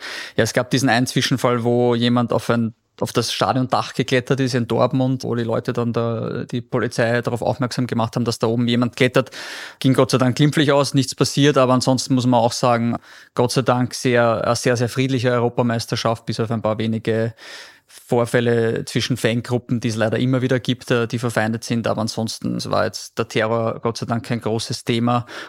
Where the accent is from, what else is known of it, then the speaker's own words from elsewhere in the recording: Austria; Es bleibt als Österreicher irgendwo dieses Wohlgefühl